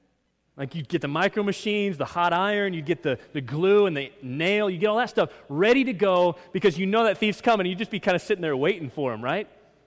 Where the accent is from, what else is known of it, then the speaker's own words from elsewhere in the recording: Texas, United States; I'm a decent person. I'm a Texan.